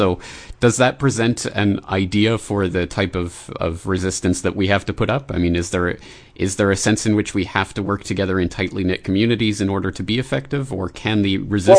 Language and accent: English; Canada; now in Japan; I mean, personally, I'm a Canadian citizen living in Japan